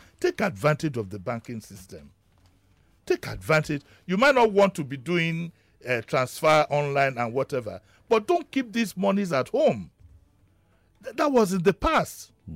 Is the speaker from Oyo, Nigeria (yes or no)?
no; Lagos, Nigeria; because I'm from Isaleko